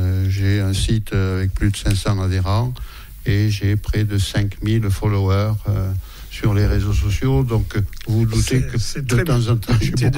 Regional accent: Occitanie, France; moved away as an adult; Voilà, j'ai quitté l'Ariège, j'avais 24 ans. J'y ai laissé papa et maman, ils y sont toujours

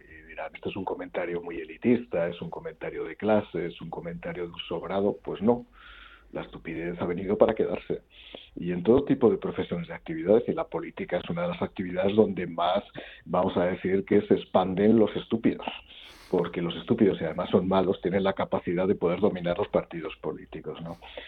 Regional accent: Jaca, Aragon, Spain; Debe ser ya un problema generacional, debe ser que soy de Jaca

